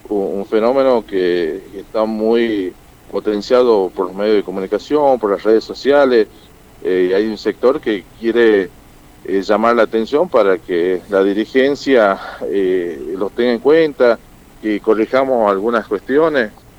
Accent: Tucumán, Argentina; lo que como tucumano, la mirada federal

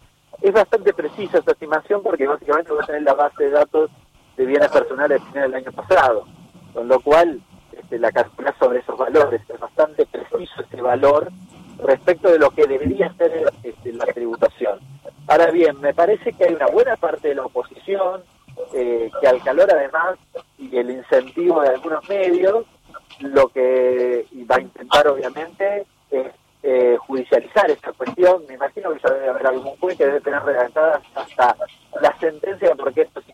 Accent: San Martín, Buenos Aires Province, Argentina; yo soy de San Martín

